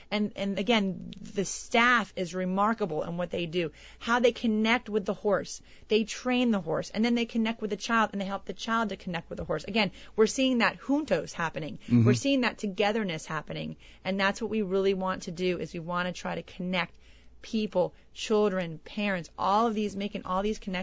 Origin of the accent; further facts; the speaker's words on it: Davie, Florida, United States; now in Pompano Beach, United States; I grew up in Davie, like I said before, and as I went to, they were announcing April as the Autism Awareness Month for the city of Pompano Beach, which is where I live.